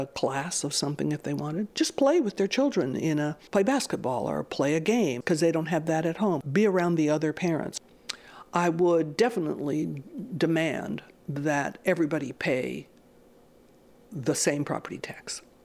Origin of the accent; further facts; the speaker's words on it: United States; Well, certainly I'm an American, so I've been exposed to all that stuff too.